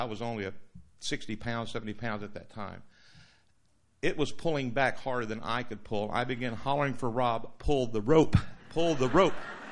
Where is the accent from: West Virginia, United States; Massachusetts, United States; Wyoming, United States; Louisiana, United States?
Louisiana, United States; moved away; I was raised in Louisiana, a long way away and a long time ago.